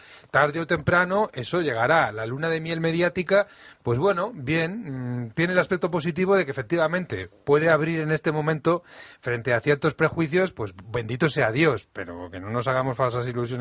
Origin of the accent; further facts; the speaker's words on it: Spain; como españoles